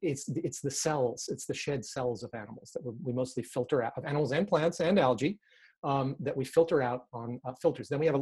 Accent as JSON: {"language": "English", "region": "New York", "country": "United States", "tie": "born or raised there", "said": "I grew up in New York and in New York State. Grew up in the suburbs of New York City"}